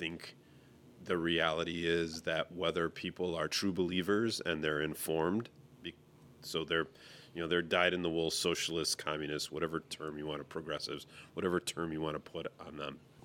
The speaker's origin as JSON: {"language": "English", "country": "United States", "said": "Like I, as an American, I say to myself"}